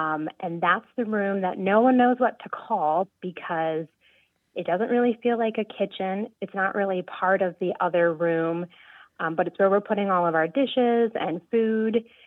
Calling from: Columbus, Wisconsin, United States; I'm calling from Columbus, Wisconsin.

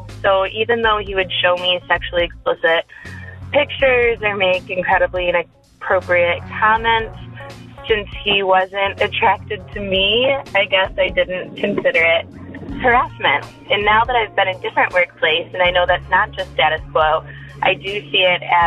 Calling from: Chicago, Illinois, United States; Hi, I'm calling anonymously from Chicago.

